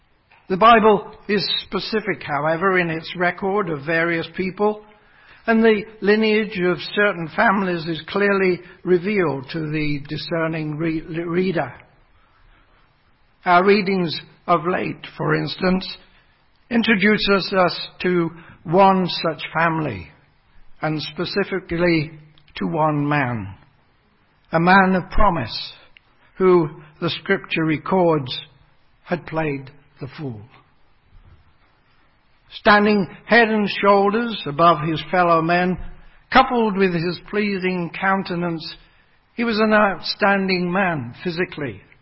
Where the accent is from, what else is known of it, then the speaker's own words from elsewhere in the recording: Coventry, West Midlands, United Kingdom; born there; I was born in Coventry, a city in the county of Warwickshire, England, a couple of years prior, that is, to the outbreak of World War II in September of 1939.